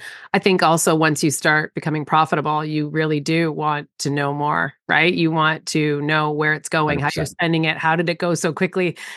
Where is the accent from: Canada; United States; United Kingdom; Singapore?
Canada; I'm Canadian, so we have chartered accountants here